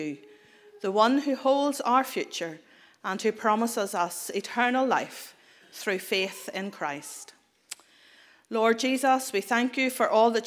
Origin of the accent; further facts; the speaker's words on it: Belfast, Northern Ireland, United Kingdom; that wonderful city of Belfast, or just on the outskirts, my hometown